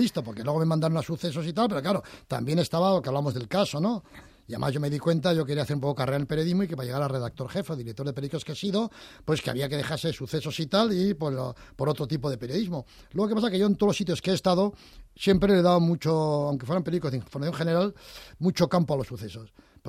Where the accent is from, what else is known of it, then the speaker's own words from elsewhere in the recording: Pamplona, Navarre, Spain; Yo soy de Pamplona.